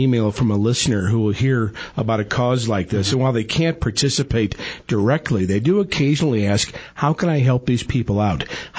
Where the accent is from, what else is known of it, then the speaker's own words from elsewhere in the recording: St. Louis, Missouri, United States; In fact, when I was in my hometown of St. Louis, a member of the St. Louis Symphony Orchestra had his Stradivarius violin stolen.